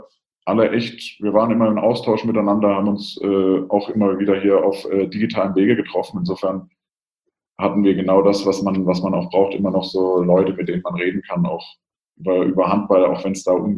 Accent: Bavaria, Germany; Also ich komme aus Franken, deswegen habe ich die ganze Coburg-Geschichte ja so ein bisschen aus der Ferne, aus Rothenburg auch miterlebt.

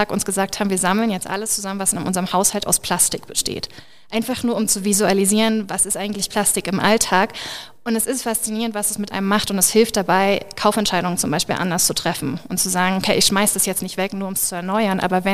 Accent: Berlin, Germany; ich komme aus Berlin

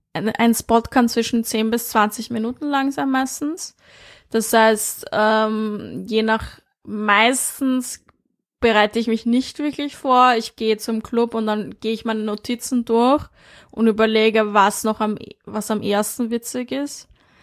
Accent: Vienna, Austria; ich bin halt schon in Wien aufgewachsen

